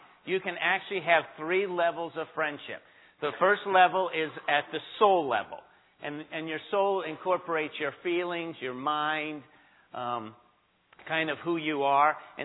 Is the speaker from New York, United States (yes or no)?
yes; New York City, New York, United States; by the way, I grew up in New York City. I was on top of the World Trade Center many times.